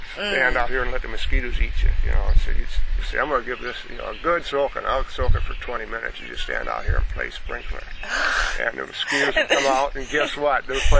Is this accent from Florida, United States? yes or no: no; Loganville, Wisconsin, United States; I mean, I'm almost native from Wisconsin.